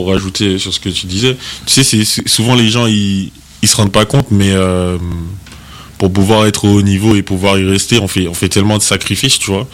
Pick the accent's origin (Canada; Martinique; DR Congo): Martinique; oui non, moi je suis pur martiniquais, hein. Mes parents ils sont là-bas, ils sont nés là-bas, je suis né là-bas, j'ai grandi là-bas.